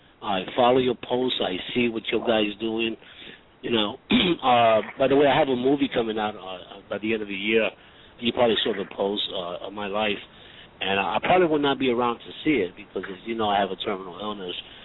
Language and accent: English; New York, United States; And you know, I'm Latino from New York, and I saw the genocide be committed.